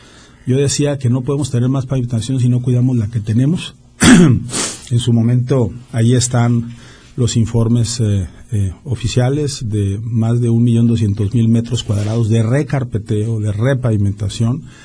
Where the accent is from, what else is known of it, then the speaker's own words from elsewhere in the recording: Hermosillo, Sonora, Mexico; soy gente de trabajo, de Hermosillo, nos hemos dedicado a la hotelería, a la ganadería